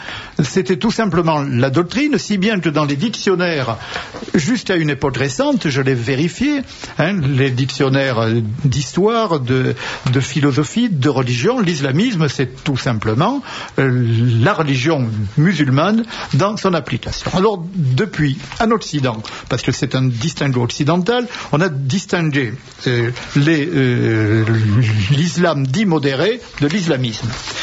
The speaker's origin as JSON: {"language": "French", "town": "Toulouse", "region": "Occitanie", "country": "France", "said": "comme on dirait chez moi à Toulouse."}